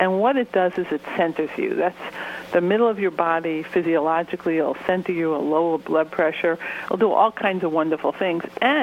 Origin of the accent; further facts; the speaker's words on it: New York, United States; although I'm from New York, so I got both coasts covered.